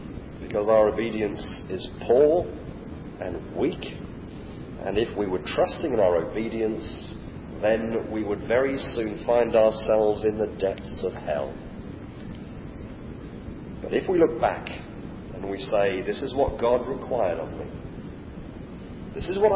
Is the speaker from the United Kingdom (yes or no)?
yes; Wales, United Kingdom; Well, I'm English. Welsh. I was born in a Christian country. I was christened when I was a few months old. I was brought up to go to Sunday school.